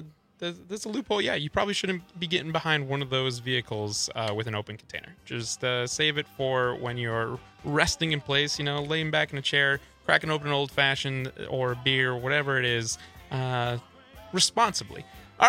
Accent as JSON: {"language": "English", "town": "Milwaukee", "region": "Wisconsin", "country": "United States", "said": "I'm from Milwaukee."}